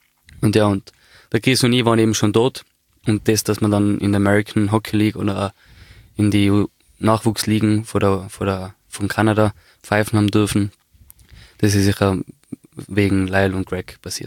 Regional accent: Austria; eben nach 23 Jahren als Österreicher dahin fahren zu dürfen, hat mich sehr geehrt

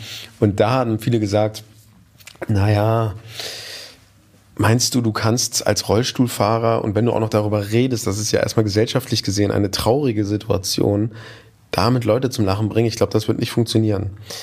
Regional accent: Turkey; es ist ja sehr offensichtlich, richtig, ich bin Türke

